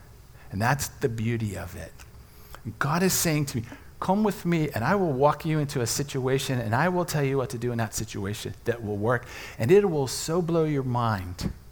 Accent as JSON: {"language": "English", "town": "Washington", "region": "District of Columbia", "country": "United States", "tie": "born there", "said": "So I was born in Washington, D.C. My mom's from Tennessee"}